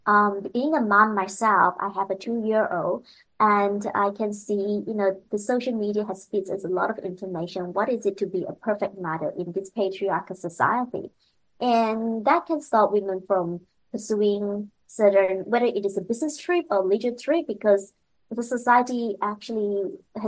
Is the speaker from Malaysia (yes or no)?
yes; Malaysia; English is a second language; So I was originally from Malaysia, which is a Muslim country. I'm a Malaysian Chinese